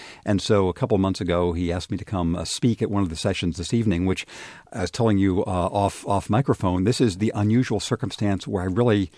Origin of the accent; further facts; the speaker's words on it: Redlands, California, United States; The city where I grew up is Redlands in Southern California, San Bernardino County.